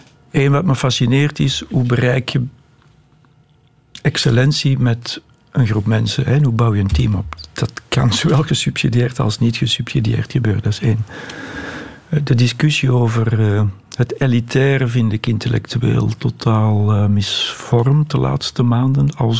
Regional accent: Netherlands; Ik kom uit Nederland, eerder Scandinavisch, Anglo-Saxisch georganiseerd.

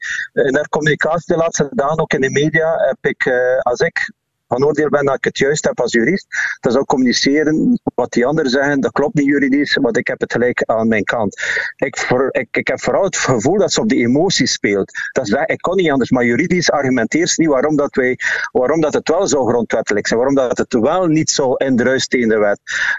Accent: Flemish Region, Belgium; Ik ben West-Vlaming.

